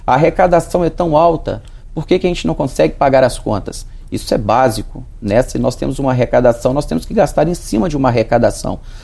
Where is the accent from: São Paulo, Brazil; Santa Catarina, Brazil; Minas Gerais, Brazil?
Minas Gerais, Brazil; eu como mineiro, né, moro em Minas Gerais, a gente precisa que o nosso estado dê certo